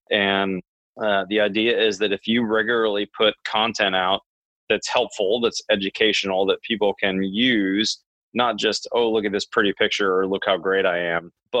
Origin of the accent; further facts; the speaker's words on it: the South, United States; I just didn't feel like they had good info for me as a Southerner.